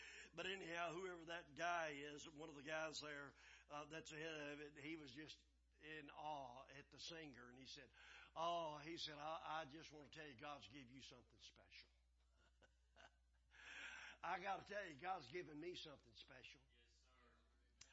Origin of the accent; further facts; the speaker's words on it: Crockett, Texas, United States; when we grew up over there in East Texas and around Crockett is where we ended up, is that people always laughed and made fun the way we talked.